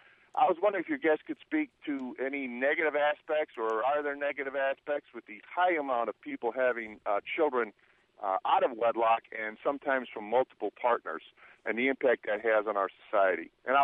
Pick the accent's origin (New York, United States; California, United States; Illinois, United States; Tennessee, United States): Illinois, United States; Chicago; I'm in my 50s. I was the youngest of four, growing up in Chicago, and my parents, they had their troubles.